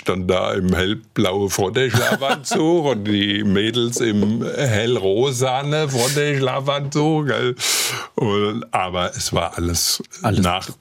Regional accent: Burgholzhausen, Hesse, Germany; Burgholzhausen vor der Höhe.

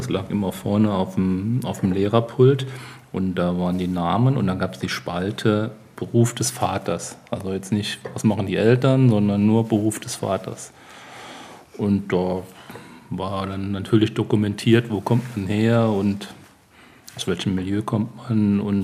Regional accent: Saarland, Germany; Da, wo ich herkomme, da haben alle von Kohle und Stahl gelebt. Ja, das war für mich als Kind normal, dass man entweder im Bergwerk gearbeitet hat oder auf der Hütte, so sagt man im Saarland.

